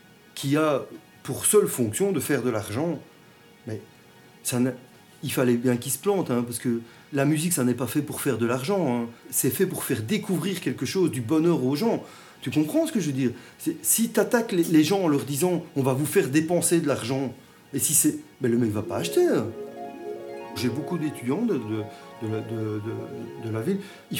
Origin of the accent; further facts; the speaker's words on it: Charleroi, Wallonia, Belgium; Moi j'adore Charleroi, je suis de Charleroi, je faisais une fixation sur Charleroi.